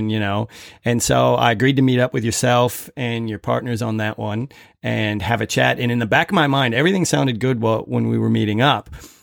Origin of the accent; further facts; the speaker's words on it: Minnesota, United States; You can probably tell from my accent, I am from the States. So I'm from Minnesota.